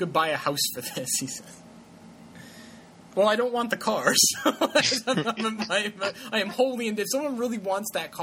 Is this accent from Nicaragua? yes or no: yes; Nicaragua; I don't think less of anyone because I'm from Nicaragua.